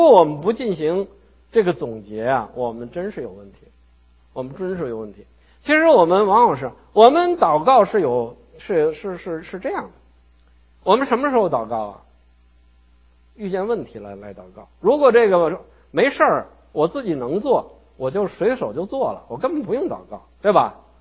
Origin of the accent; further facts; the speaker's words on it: China; 我们从中国来的人，我们以前不信神的人